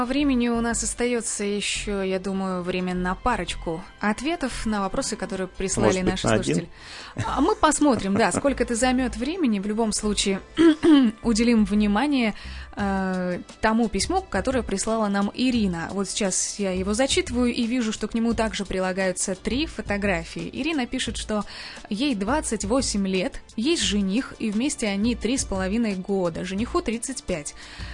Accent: Kazakhstan; я из Казахстана.

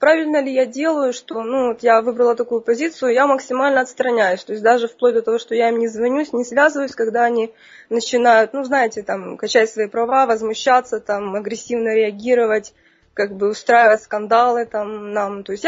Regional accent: Ukraine; я с Украины.

